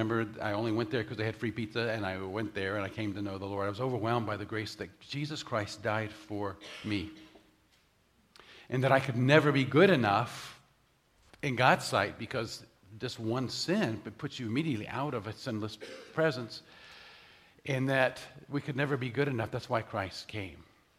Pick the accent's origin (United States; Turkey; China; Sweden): United States; Florida; I grew up in Florida, Central Florida, and attended the University of South Florida, where I majored in mathematics.